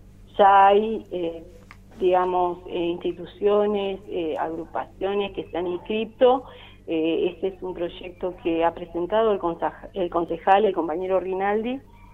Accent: El Bolsón, Río Negro, Argentina; yo me crié acá en Bolsón y vi cómo se fue agrandando Bolsón

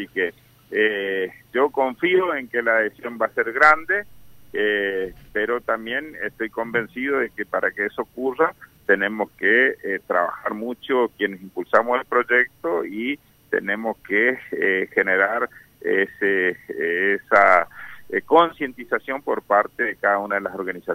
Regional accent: Argentina; somos argentinos, somos soldados

